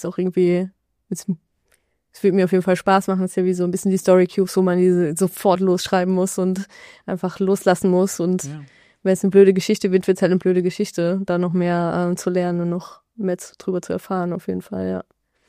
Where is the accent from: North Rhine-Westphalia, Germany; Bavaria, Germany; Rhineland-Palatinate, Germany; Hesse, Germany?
Rhineland-Palatinate, Germany; Mainz; Ich komme aus Mainz.